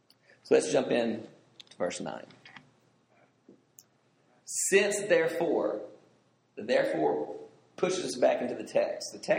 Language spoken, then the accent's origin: English; Southern US, United States; I've heard that my whole life because I grew up in the South, and that's all the pastor ever talked about.